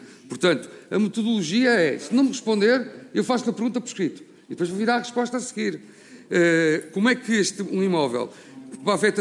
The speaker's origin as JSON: {"language": "Portuguese", "region": "Viana do Castelo", "country": "Portugal", "said": "Eu sou de Viana do Castelo"}